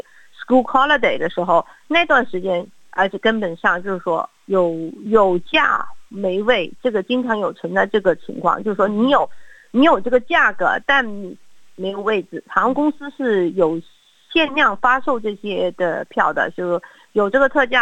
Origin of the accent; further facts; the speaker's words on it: Australia; 我们澳洲人那个旅游的时间一般考虑的都是会在半年之内